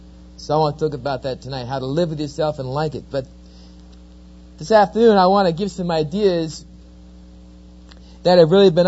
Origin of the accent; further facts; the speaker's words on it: New Jersey, United States; now in Oklahoma, United States; as you can tell from my accent, I'm not quite a native of Oklahoma. I'm an Easterner. I'm from New Jersey, or New Jersey, depends how you want to pronounce it.